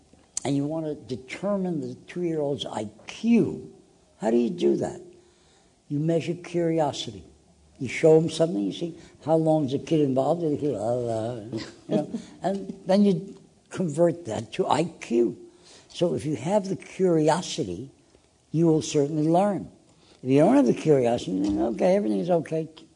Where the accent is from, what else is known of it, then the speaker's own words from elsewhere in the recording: Brooklyn, New York, United States; Brooklyn was a beautiful place. My first job at the age of 12 was working in a drugstore because I was a small, skinny